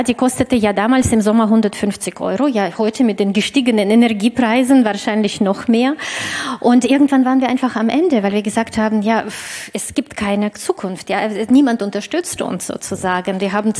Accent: Russia; für mich als Russin und Inhaberin des deutschen Passes und des russischen Passes

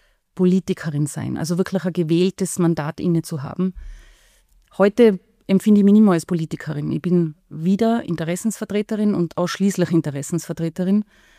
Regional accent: Tyrol, Austria; wo man noch nicht wirklich von einer Startup-Szene gesprochen hat bei uns in Tirol oder auch in Österreich.

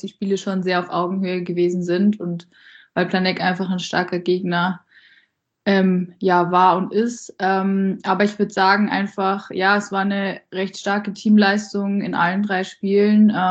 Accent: Landshut, Bavaria, Germany; also ich habe da einen Team, mit der bin ich zusammen in Landshut schon aufgewachsen

